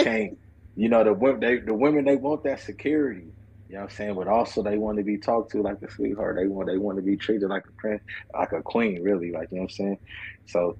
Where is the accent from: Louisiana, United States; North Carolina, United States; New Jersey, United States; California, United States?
California, United States; also born or lived in Long Beach; I'm from Long Beach, California, but I was raised in the Valley.